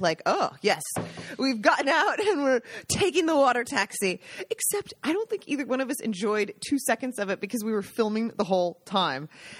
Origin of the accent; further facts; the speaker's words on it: Seattle, Washington, United States; And I grew up in Seattle and Ballard.